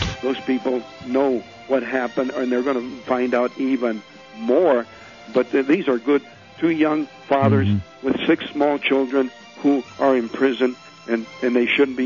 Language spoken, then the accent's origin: English; El Paso, Texas, United States; I was born here in El Paso, Texas. Right, my office is only 10 minutes from the border from Mexico. I've lived here all my life, 64, almost 65 years that I've lived here.